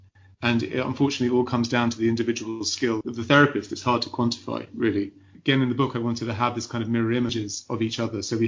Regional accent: Cyprus; I grew up in Cyprus and Greek mythology is very much in the air there.

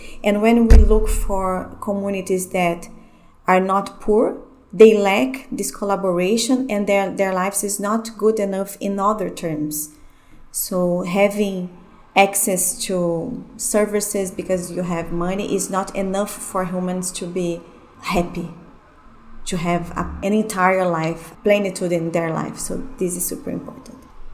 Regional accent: Brazil; I'm from Brazil. I live in Brazil

